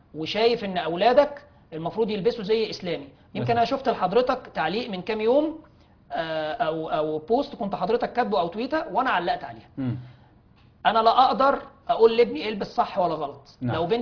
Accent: Upper Egypt, Egypt; انا راجل من الصعيد.

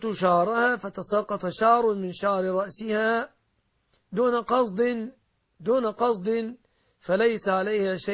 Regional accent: Egypt

